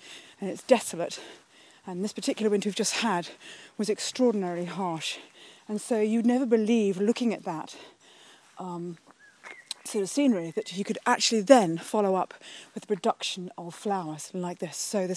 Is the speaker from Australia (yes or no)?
no; United Kingdom; me being British, bar the umbrella, I definitely dress for it.